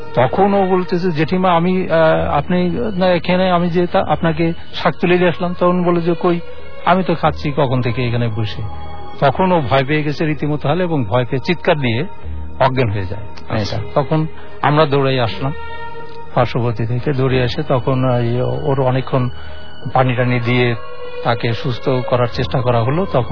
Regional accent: Rajbari, Dhaka Division, Bangladesh; আমার বাড়ি রাজবাড়ী সূর্যনগরে।

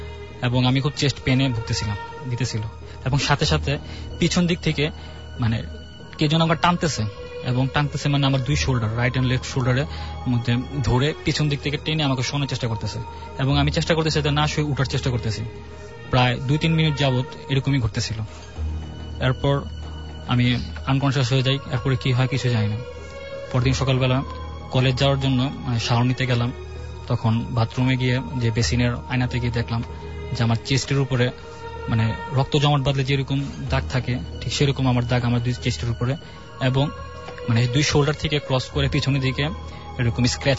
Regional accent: Comilla, Chittagong Division, Bangladesh; From Comilla.

